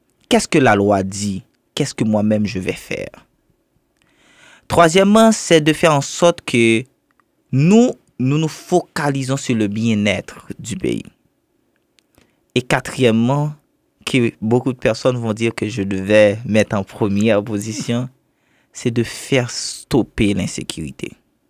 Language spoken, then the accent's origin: French; Haiti; Deuxièmement, parce que j'ai évolué et j'ai grandi en Haïti.